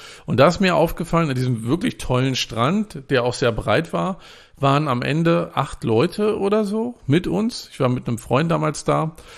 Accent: Northeast Germany, Germany; Ich komme ja aus dem Nordosten Deutschlands

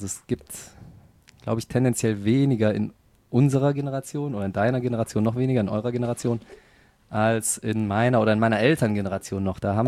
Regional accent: North Rhine-Westphalia, Germany; Wir kommen ja hier aus dem Köln-Bonner Raum.

